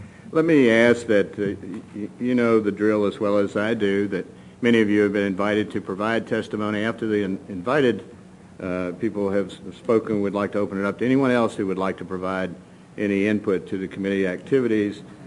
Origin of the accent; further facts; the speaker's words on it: Austin, Texas, United States; I am from Austin.